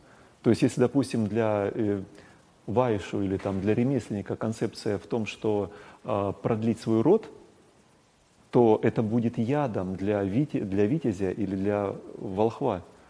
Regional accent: North Caucasus, Russia; я вырос на Кавказе, там это было распространено, на Северном Кавказе, я имею в виду.

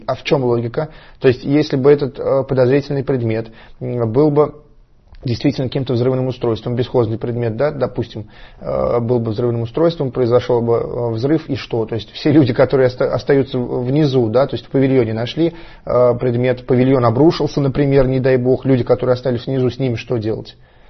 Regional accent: Saratov, Saratov Oblast, Russia; ладно, я из Саратова, я не понимаю, я с деревни, да.

